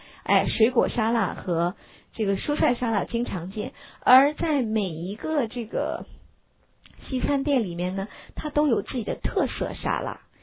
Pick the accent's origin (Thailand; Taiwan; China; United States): China; 不像我们中国人吃螃蟹哈